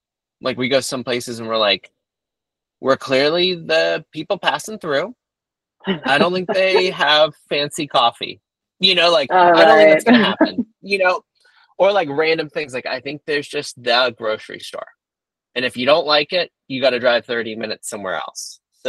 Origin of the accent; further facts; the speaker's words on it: Chesapeake Bay area, United States; And I grew up on the water. I grew up on the Chesapeake Bay.